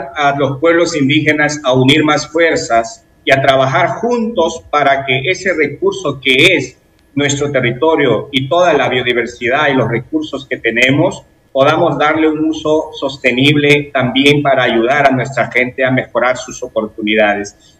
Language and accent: Spanish; Amazon, Peru; Esa es la visión que como peruanos y amazónicos debemos trabajar.